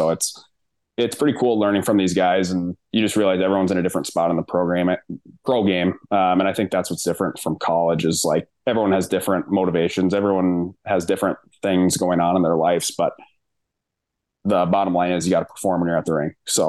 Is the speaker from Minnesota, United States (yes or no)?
yes; Minnesota, United States; Like, I'm from Minnesota.